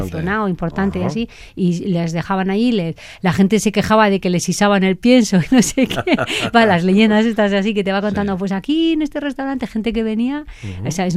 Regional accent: Vitoria-Gasteiz, Basque Country, Spain; yo soy de Gasteiz

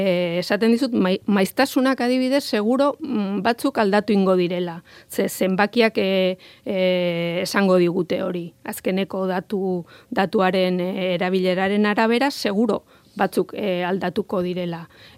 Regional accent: Ibarra, Basque Country, Spain; ni Ibarrakoa naiz. Eta asko ezautzen dut Tolosa.

